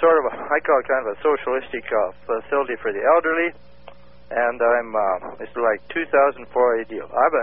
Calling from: Wenatchee, Washington, United States; Wenatchee, Wenatchee, in the state of Washington.

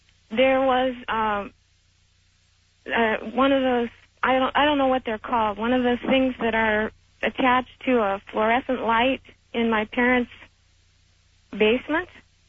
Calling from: Ewa Beach, Hawaii, United States; I'm calling from Eva Beach.

